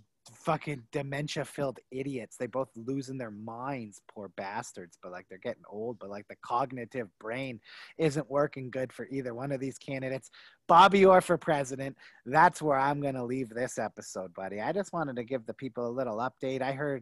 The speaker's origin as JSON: {"language": "English", "country": "Canada", "said": "Now, listen, I'm fucking Canadian, so this is more up your alley."}